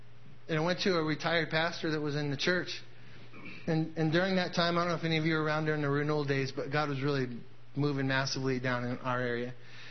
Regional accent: Oregon, United States; I've always been enthralled about the Oregon Trail because I'm from Oregon.

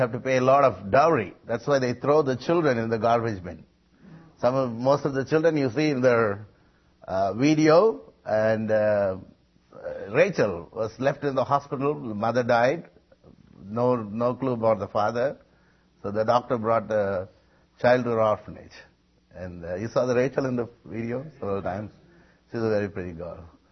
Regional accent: Madurai, Tamil Nadu, India; I come from a city called Madurai

